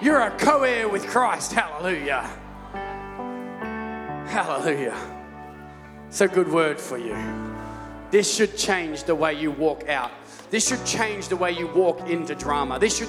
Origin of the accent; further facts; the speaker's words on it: Australia; Because I'm Australian and she owns Australia.